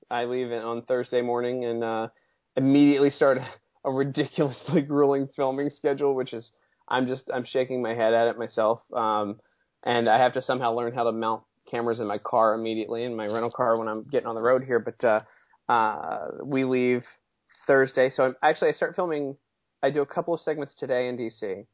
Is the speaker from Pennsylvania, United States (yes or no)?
no; Baltimore, Maryland, United States; Well, my problem is that I grew up in Baltimore, so I don't know anything about your country